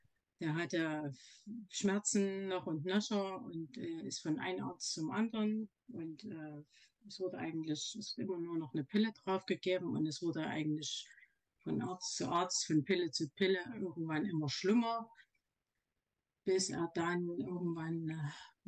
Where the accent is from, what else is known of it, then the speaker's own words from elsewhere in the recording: Leipzig, Saxony, Germany; bin aus Leipzig.